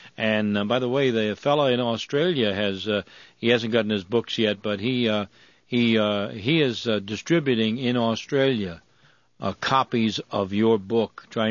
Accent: United States; as an American, I am deeply offended that my government, this government, is in bed with those

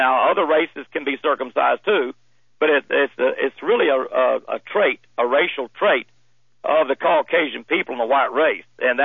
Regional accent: Texas, United States; I'm a Texan, I live in Texas all my life.

